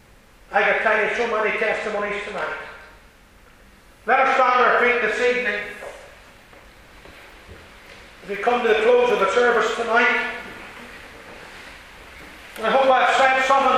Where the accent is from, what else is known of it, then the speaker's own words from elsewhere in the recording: Northern Ireland, United Kingdom; Well, my accent. And you know, if you're from Northern Ireland here, you don't think you have an accent, you go somewhere. Then you need a three interpreters. We talk quick, you know, in this country.